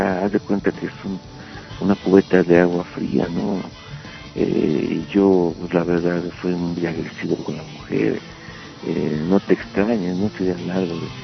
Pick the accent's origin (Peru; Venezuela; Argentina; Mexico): Mexico; el machismo que traemos bien arraigado todos nosotros y como rockeros mexicanos